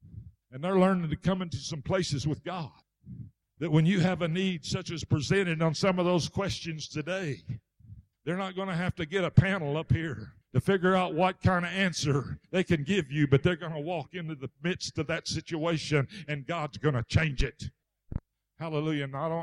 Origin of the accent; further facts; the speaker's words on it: Arizona, United States; She was from Oklahoma and I was from Arizona. She was raised in a different atmosphere than I was raised in. I had a mindset that was geared to the Western way of life